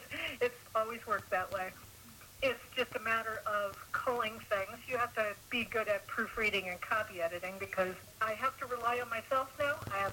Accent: Indiana, United States; I grew up in Indiana, so we had snow.

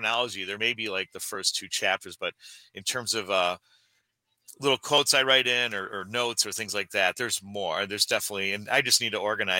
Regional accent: Buffalo, New York, United States; And in my hometown of Buffalo, he'd won some championships, both for his village and for County Clare.

